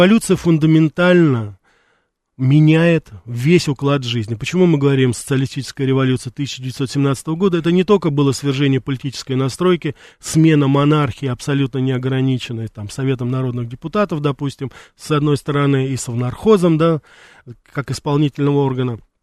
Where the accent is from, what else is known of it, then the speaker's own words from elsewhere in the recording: Russia; хотя я родился и вырос в России, и именно эту страну, именно Россию считаю своей родиной.